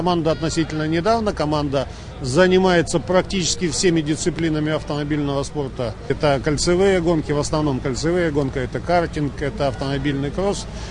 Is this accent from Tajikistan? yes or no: no; Siberia, Russia; Хоть я и человек из Сибири, проживающий в южных теплых краях